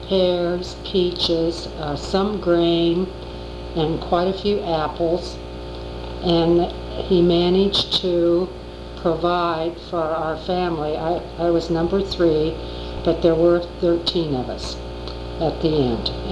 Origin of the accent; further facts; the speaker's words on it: Beaverton, Oregon, United States; I was born on Cooper Mountain, outside of Beaverton, in 1933, October 12th. I was the third child of … we lived on Riggert Road.